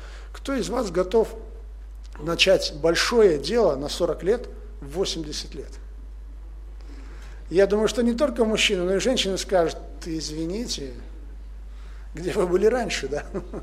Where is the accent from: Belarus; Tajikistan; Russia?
Tajikistan; Я вырос в Таджикистане